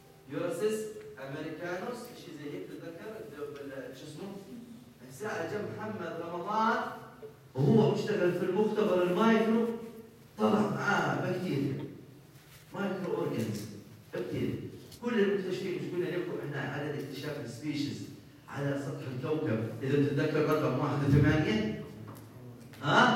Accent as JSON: {"language": "Arabic", "country": "Jordan", "said": "والله احنا من الاردن"}